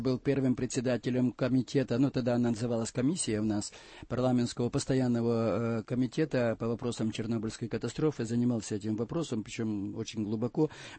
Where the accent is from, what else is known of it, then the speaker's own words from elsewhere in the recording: Ukraine; Я честно вам скажу, как украинец